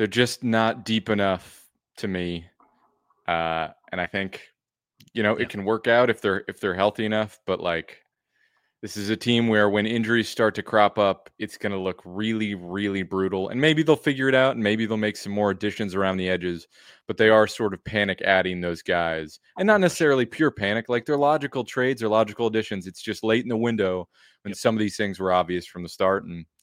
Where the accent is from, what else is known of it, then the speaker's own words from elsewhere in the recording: New Jersey, United States; People are too positive on the West Coast. I grew up in New Jersey where people are like, I like the Jets and I can't wait to die.